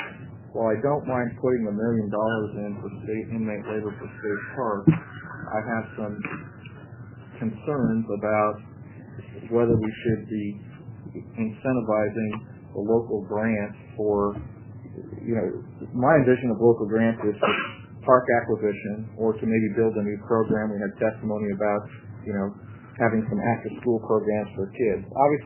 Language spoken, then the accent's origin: English; Oregon, United States; because I'm from Southern Oregon, and we don't have anything from Southern Oregon.